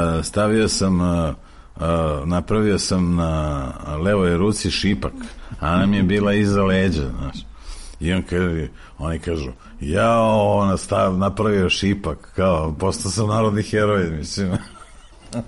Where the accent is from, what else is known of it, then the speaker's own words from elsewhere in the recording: Novi Sad, Vojvodina, Serbia; Jer sam odrastao u Novom Sadu